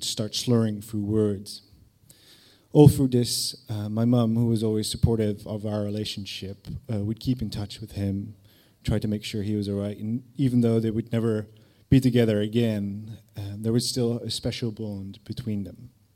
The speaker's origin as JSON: {"language": "English", "country": "Netherlands", "said": "I was from Holland, I was living there with my mum"}